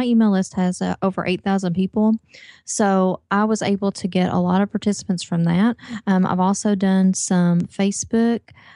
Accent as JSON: {"language": "English", "region": "Kentucky", "country": "United States", "said": "We're from Kentucky."}